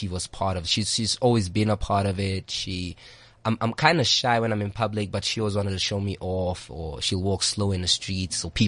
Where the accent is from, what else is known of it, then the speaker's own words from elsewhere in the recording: Kliptown, Gauteng, South Africa; I grew up in Clip Town more with my mother. So, Cliptown, like you were saying, it's more tight-knit.